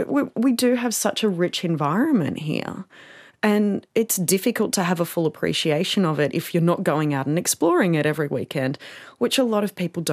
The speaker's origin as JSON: {"language": "English", "country": "Australia", "said": "I'm an Aussie."}